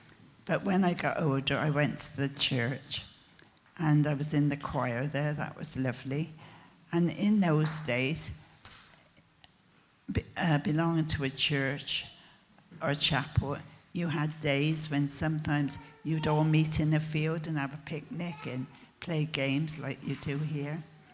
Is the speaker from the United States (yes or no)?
no; Yorkley Wood, South West England, United Kingdom; also born or lived in Blakeney; Anyway, I was born in the Forest of Dean at Blakeney. Then when I was about 3, we moved to Yorkley Wood because my dad was a miner and that was nearer a mine.